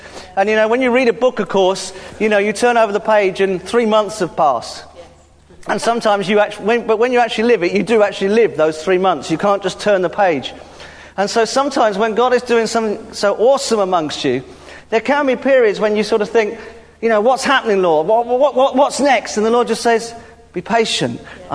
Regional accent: England, United Kingdom; And that really gets us in here as English people, because we don't do that sort of thing. The English culture is to be a little bit sarcastic

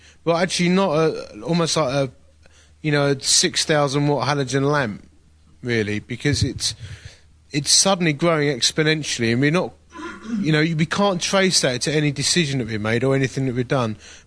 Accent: East of England, United Kingdom; accent: Essex; I was senior pastor at a church in Essex, as you can tell from my accent, God's own county.

